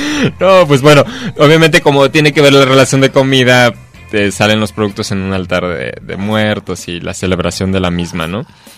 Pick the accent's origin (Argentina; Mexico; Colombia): Mexico; nosotros como mexicanos